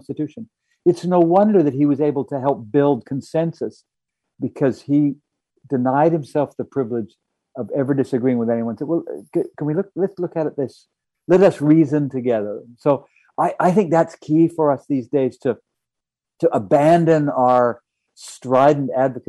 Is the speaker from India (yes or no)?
no; Canada; I'm a Canadian